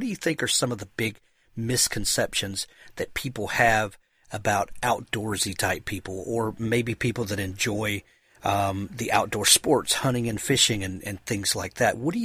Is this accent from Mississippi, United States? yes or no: yes; Mississippi, United States; I grew up in the deep south, down in South Mississippi